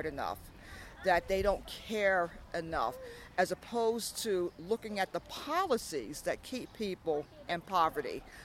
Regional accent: Brooklyn, New York, United States; from Brooklyn, New York, affiliated with the Lafayette Avenue Presbyterian Church.

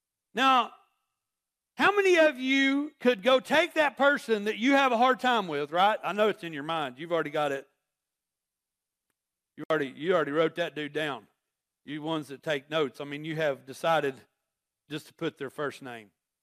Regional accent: Oklahoma, United States; I mean, I am from Oklahoma. We do talk a little bit.

